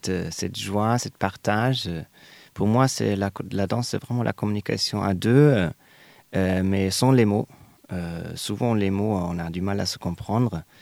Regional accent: Germany; French is a second language; also born or lived in Brazil; now in France; Alors, pour répondre, non, moi je suis allemand.

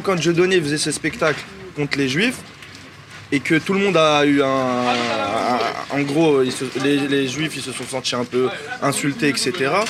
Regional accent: Montreuil, Île-de-France, France; born there; Non, je suis né en France, à Montreuil.

